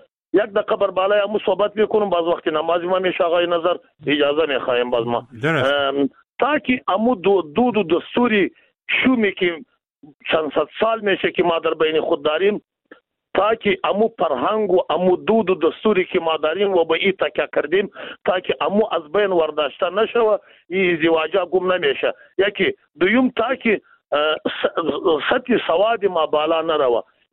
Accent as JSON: {"language": "Persian", "country": "Afghanistan", "said": "ما و شما از افغانستان هستیم،"}